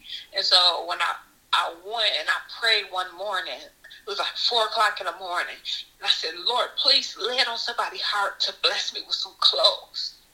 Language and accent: English; Michigan, United States; now in Lancaster, United States; And so I'm from Michigan, and in Lancaster, California, it was the weather is like the same thing like in the East Coast weather.